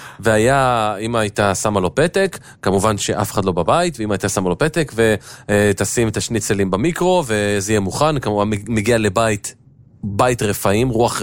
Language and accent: Hebrew; Tel Aviv, Tel Aviv District, Israel; אני אמנם למדתי בממד בצפון תל אביב, גדלתי בדרום תל אביב.